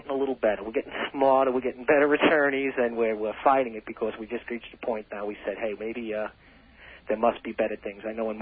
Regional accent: California, United States; Skateboarding. I'm from California. I've seen some very serious accidents.

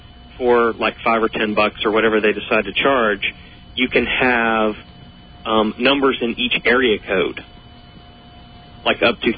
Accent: Atlanta, Georgia, United States; I was going to say that I'm actually from Atlanta, and we did this 10-digit dialing thing quite a few years ago. And currently, anywhere in Atlanta, there's three area codes

